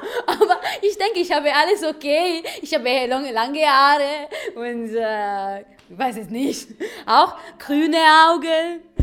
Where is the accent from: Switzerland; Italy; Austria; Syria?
Italy; bin 22 Jahre alt und ich komme aus Italien.